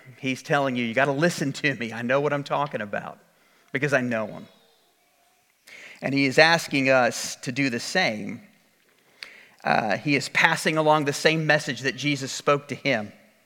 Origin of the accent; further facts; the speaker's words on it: Cleveland, Ohio, United States; He came up and told me about all the time he had spent in my hometown of Cleveland, Ohio.